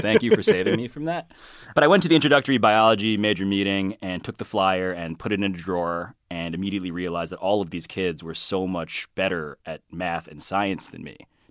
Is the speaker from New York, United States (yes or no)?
yes; Manhattan, New York, United States; I'm from Manhattan. Born and raised.